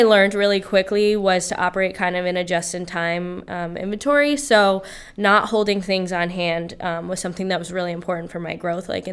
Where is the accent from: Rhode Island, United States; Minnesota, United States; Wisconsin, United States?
Rhode Island, United States; Pawtucket; I'm from Pawtucket. So in Pawtucket, we have the Pawtucket Arts Festival, which every September is really big